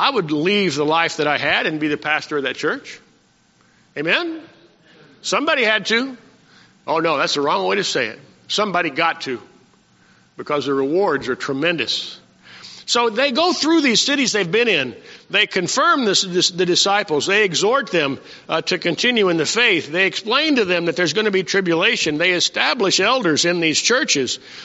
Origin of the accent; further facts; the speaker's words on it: Maryland, United States; now in Arizona, United States; I came from Maryland to Arizona to be the pastor here.